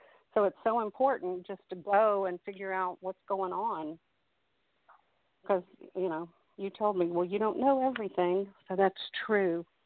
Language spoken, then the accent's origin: English; Virginia, United States; moved away as an adult; now in Atlanta, United States; I grew up in Southwest Virginia, small town